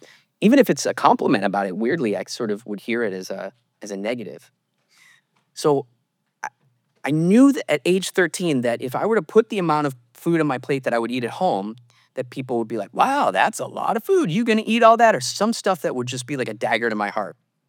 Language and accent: English; Illinois, United States; I grew up outside Chicago. I was born in 1977 to two loving parents.